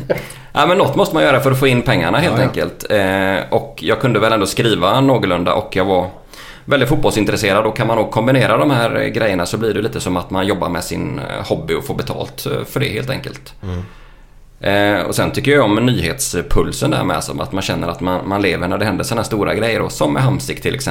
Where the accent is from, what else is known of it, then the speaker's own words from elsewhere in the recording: Lysekil, Västra Götaland County, Sweden; Jag kom ju från Lysekil från början.